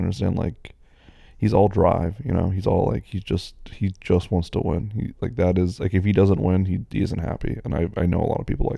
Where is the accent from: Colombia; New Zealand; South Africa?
New Zealand; I'm asking because I'm a Kiwi myself.